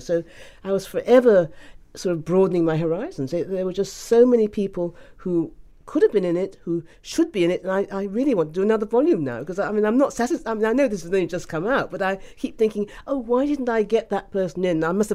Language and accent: English; Ghana; born there; I was born in Ghana, but actually I have family in Dominica, Barbados, Trinidad, you know, all over the place.